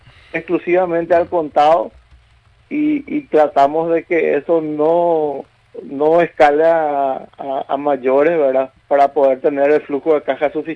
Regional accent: Vallemí, Concepción, Paraguay; Sí, yo soy oriundo de Vallemí.

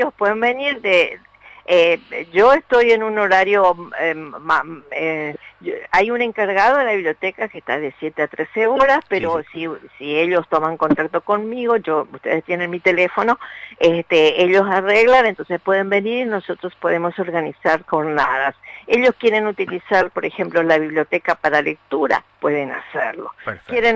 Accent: Uruguay; now in Argentina; yo me crié en el Uruguay, por el exilio de mi padre, obviamente, en la Argentina

